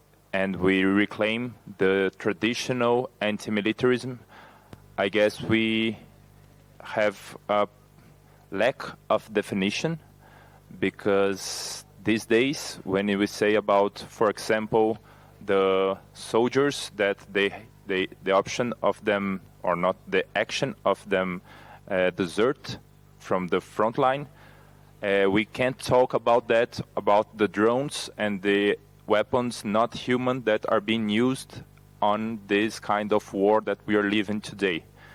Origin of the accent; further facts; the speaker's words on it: Brazil; English is a second language; I'm from Brazil.